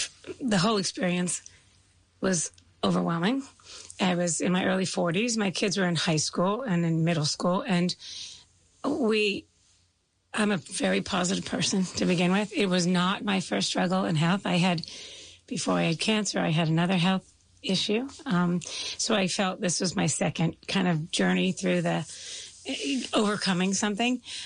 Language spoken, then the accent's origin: English; Connecticut, United States; now in Livingston, United States; So I live in New Jersey now, but I don't call New Jersey home necessarily. I grew up in Connecticut, so my family was sort of raised there.